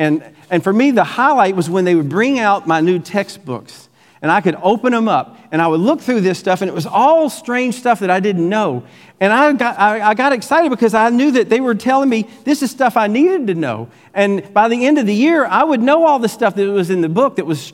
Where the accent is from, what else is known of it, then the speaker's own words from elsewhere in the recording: Alabama, United States; This is a map of where I'm from. I'm from Alabama.